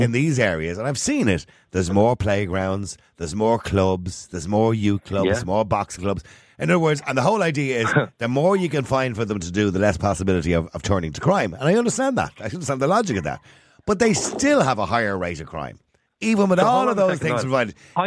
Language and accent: English; Edenmore, Leinster, Ireland; I told you before, I was raised in Edenmore. Edenmore was a council estate.